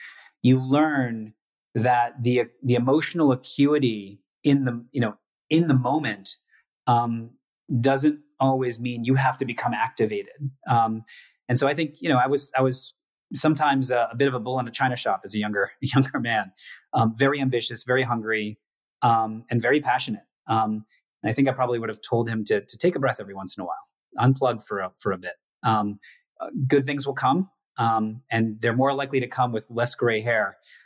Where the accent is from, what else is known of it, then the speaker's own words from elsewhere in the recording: United States; coming back to, you know, to the US, my home country